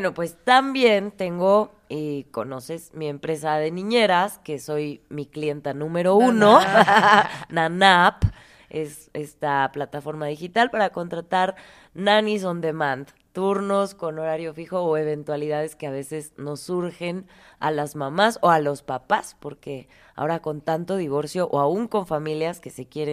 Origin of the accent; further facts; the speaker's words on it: Morelia, Michoacán, Mexico; born there; no soy alcohólica, nací en Morelia.